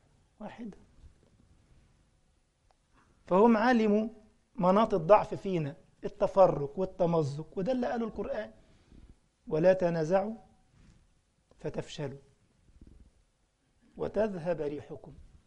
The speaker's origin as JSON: {"language": "Arabic", "country": "Egypt", "tie": "born or raised there", "said": "فأنا مسلم ويكفيني فخرا أنني مسلم، بس خلاص بقى. إنما موطني أو منشئي، أنا نشأت في مصر، إنما أنا مسلم، هذه الهوية."}